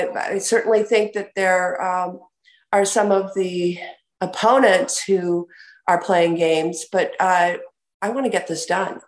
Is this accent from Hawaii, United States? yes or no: no; Wisconsin, United States; like my home state of Wisconsin